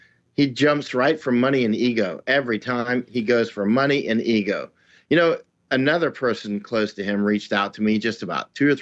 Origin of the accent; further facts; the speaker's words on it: United States; I am American. I want our border closed.